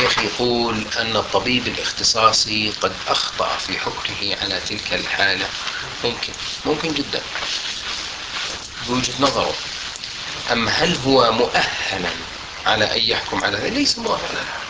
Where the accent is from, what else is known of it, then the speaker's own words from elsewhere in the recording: Jordan; في القانون الطب عندنا في الأردن لا يمنع ذلك